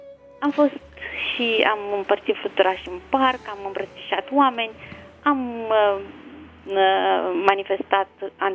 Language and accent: Romanian; Constanța, Constanța County, Romania; sunt din Constanța.